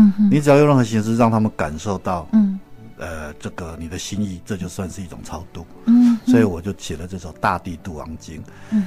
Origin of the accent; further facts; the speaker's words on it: Dongshi, Taichung, Taiwan; 因为我故乡是东势。